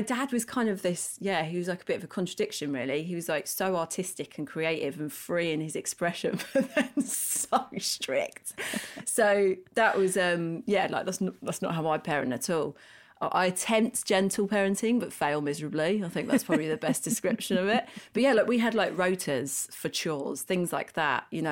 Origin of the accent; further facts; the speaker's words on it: London, United Kingdom; So I'm from London and grew up in London, in North London. And I've got three siblings, so one of four.